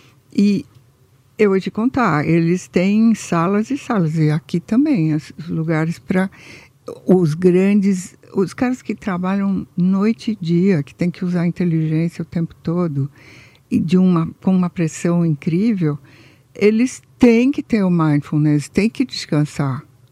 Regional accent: Brazil; also born or lived in Italy; Eu sou muito italiana ainda, apesar de não mudar do Brasil jamais, porque eu gosto mais de brasileiros

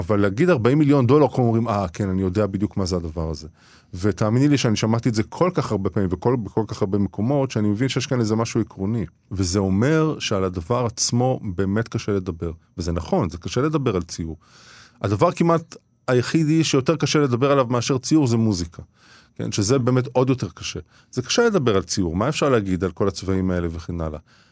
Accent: Netanya, Central District, Israel; אני גדלתי בנתניה, לא היה שם מוזיאון לאמנות

